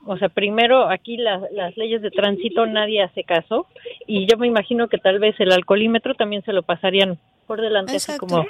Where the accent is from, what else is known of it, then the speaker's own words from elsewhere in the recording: Mexico; Yo soy mexicana y sabes que allá en México sí está implementado lo de los alcoholímetros.